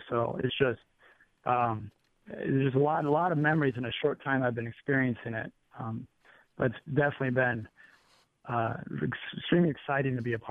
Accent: Illinois, United States; As I'm new to the Drake Relays, I'm from Illinois originally

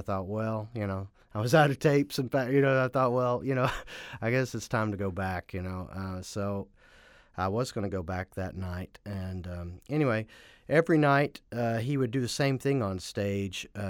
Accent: Knoxville, Tennessee, United States; I grew up in South Knoxville, you know.

